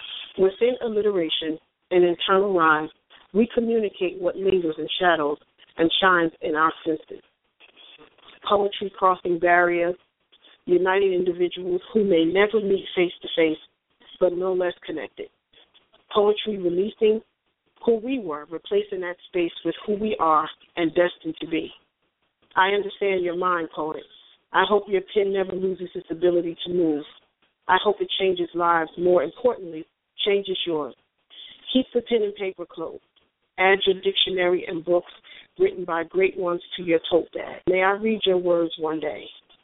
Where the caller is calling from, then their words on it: Newark, New Jersey, United States; Hey, it's … calling from Newark, New Jersey.